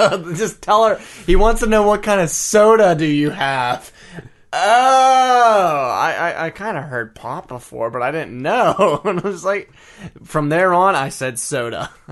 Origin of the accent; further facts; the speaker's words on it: Baldwin, Pennsylvania, United States; I'm from South Hills.